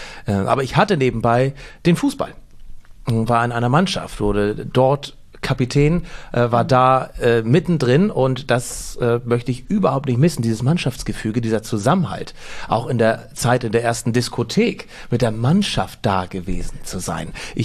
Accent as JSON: {"language": "German", "region": "Schleswig-Holstein", "country": "Germany", "tie": "born or raised there", "said": "ich bin in Nordfriesland aufgewachsen, habe das nie verlassen, konnte die Sprache"}